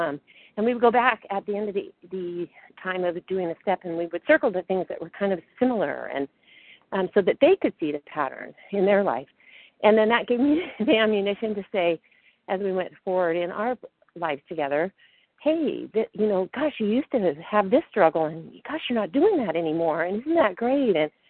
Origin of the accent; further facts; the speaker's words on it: California, United States; I'm from California.